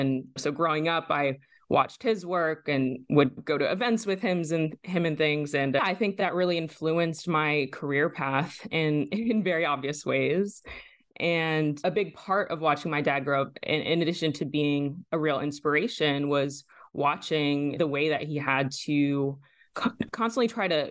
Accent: Virginia, United States; I was born and raised in Virginia by my mom, a white Midwestern lady, and my dad, a Black man from Baltimore.

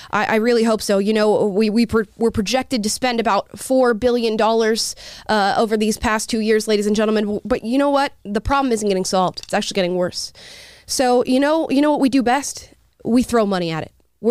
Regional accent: Florida, United States; I came here from Florida, and where I was from, which was a really small, conservative town, probably medium-sized now

